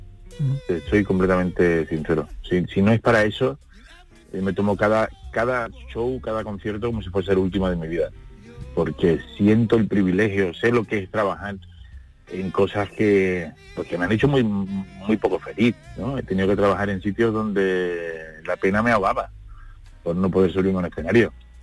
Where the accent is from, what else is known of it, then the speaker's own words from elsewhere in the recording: Carboneras, Andalusia, Spain; yo siempre digo que me considero de Carboneras, de Almería, porque es donde me he criado, pero no puedo olvidar que nací en el Virgen del Rocío hace ya, no sé, cara, 20, 25 años, por lo menos.